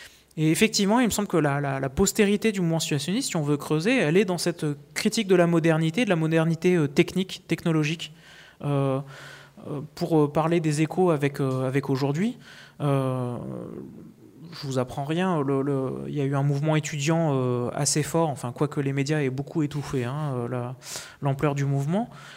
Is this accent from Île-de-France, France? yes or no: no; Montpellier, Occitanie, France; Puisque je viens de Montpellier, j'en profite pour glisser cette anecdote.